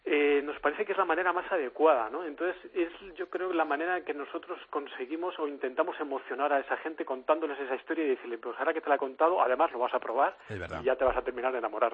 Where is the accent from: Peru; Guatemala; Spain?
Spain; por qué somos los españoles como somos